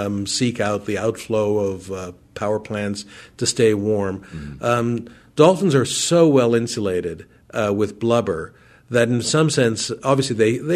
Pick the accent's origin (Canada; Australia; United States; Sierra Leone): Canada; Montreal, Quebec; And I know this from growing up in Montreal